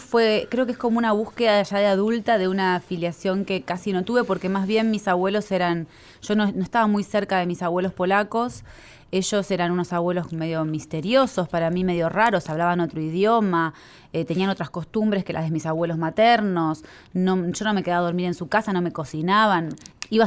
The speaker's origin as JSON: {"language": "Spanish", "town": "Quilmes", "region": "Buenos Aires Province", "country": "Argentina", "said": "Cuando era chica era de Quilmes, pero porque yo soy de Quilmes"}